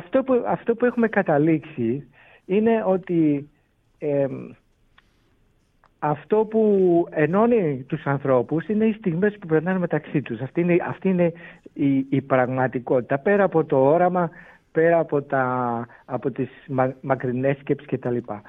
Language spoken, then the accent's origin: Greek; Greece; εγώ ως Έλληνας μουσικός, πάρα πολλά χρόνια στο χώρο, είμαι πάνω από 40 χρόνια στο stage